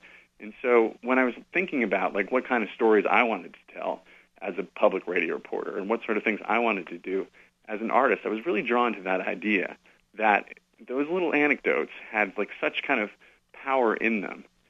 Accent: Providence, Rhode Island, United States; And I grew up in Providence, Rhode Island, with an Italian grandfather and two Italian grandfathers, actually, and two Swedish grandmothers.

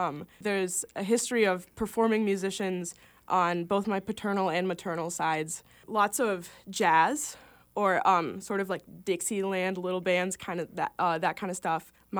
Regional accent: Savage, Minnesota, United States; now in Fargo-Moorhead, United States; So I am originally from Savage, Minnesota, which is a suburb in the South Metro, about 30 minutes away from the Twin Cities.

